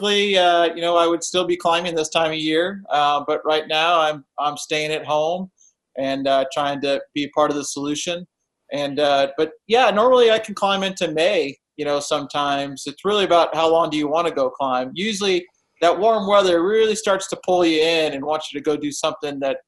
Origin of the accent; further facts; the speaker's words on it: California, United States; also born or lived in Colorado; now in Wyoming, United States; I grew up in California and then moved to Colorado and was in Colorado for about 4 years and then moved to Wyoming in 1998.